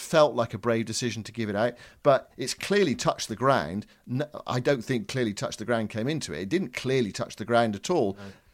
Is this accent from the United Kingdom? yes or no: yes; England, United Kingdom; My instinct told me it was out. Not because I'm English